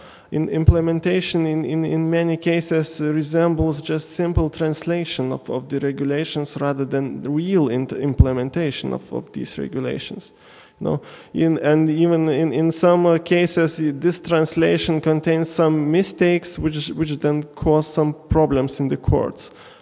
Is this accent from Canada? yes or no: no; Lithuania; I am coming from Lithuania. I happen to be a lawyer, actually.